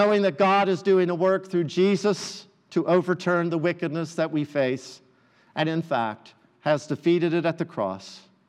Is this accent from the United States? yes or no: yes; United States; I am an American. I'm white. I'm male. I live in suburban Oviedo.